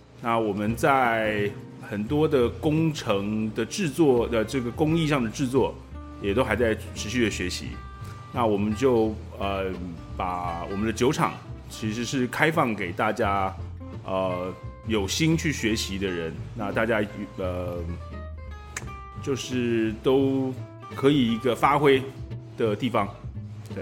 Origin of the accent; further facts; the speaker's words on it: United States; moved away as an adult; now in Taiwan; 对，小时候在美国长大。